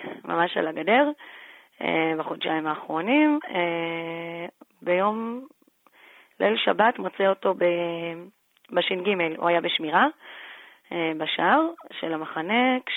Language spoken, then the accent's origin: Hebrew; Modi'in Illit, Judea and Samaria Area, Israel; אז אנחנו ממודיעין עילית לא שומעים כלום במהלך החג